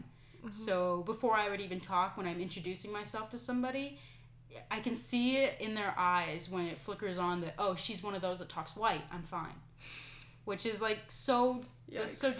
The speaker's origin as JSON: {"language": "English", "town": "Tucson", "region": "Arizona", "country": "United States", "said": "Because I'm not from Africa. I'm from Tucson, Arizona. Why are we doing Kwanzaa?"}